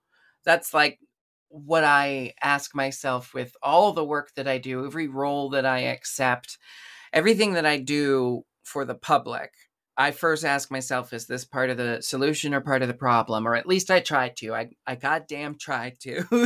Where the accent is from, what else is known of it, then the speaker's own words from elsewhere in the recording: United States; we are American citizens who should, just as a baseline, have these freedoms and equalities already.